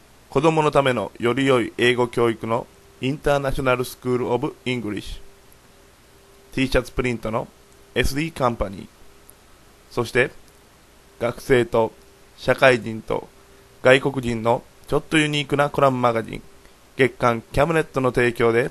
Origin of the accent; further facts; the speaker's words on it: Kobe, Hyogo, Japan; 最後はですね、私の地元神戸のルミナリエを、舞台にお話を書きました。